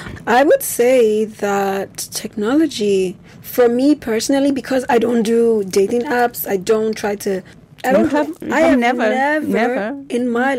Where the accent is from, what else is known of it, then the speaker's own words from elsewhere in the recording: Nigeria; especially because I'm from Nigeria, so lots of my friends are long distance.